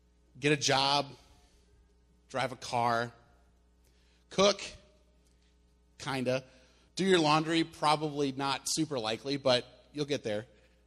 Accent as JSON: {"language": "English", "region": "South Dakota", "country": "United States", "tie": "born or raised there", "said": "I'm used to back home in where I grew up in South Dakota, we had graduations on Saturday."}